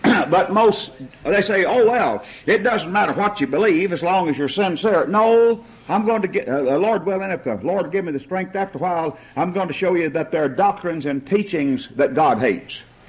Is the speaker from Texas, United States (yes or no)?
yes; Texas, United States; I grew up in the Southwest.